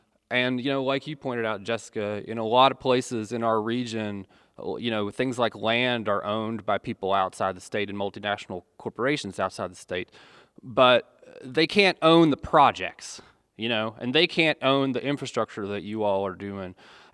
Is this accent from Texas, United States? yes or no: no; Buchanan, West Virginia, United States; I grew up in Buchanan, West Virginia, but I live outside the region now.